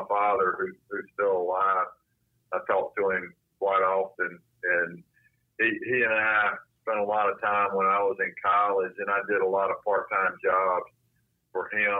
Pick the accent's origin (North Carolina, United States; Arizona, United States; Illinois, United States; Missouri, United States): North Carolina, United States; Salisbury; Yeah, I grew up in Salisbury, North Carolina.